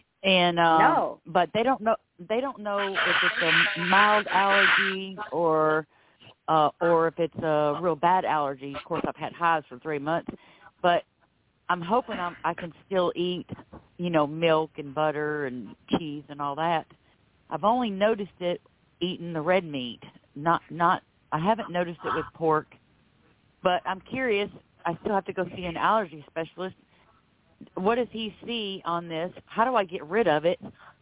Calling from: Florida, United States; I'm calling from Florida.

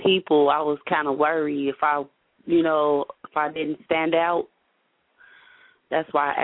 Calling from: Chicago, Illinois, United States; I'm calling from Chicago.

